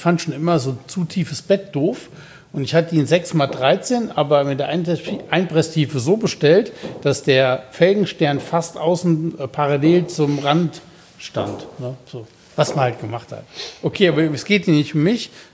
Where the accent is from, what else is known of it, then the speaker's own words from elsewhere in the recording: Betzdorf, Rhineland-Palatinate, Germany; bei uns zu Hause in Betzdorf am Westerwaldrand, in Betzdorf an der Sieg bin ich ja aufgewachsen, oder die ersten Jahre habe ich gelebt